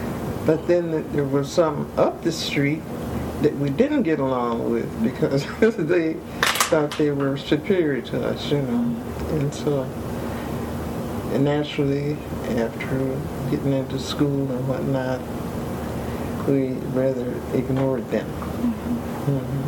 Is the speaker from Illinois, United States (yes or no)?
no; Fargo, North Dakota, United States; born there; I was born in North Dakota, Fargo.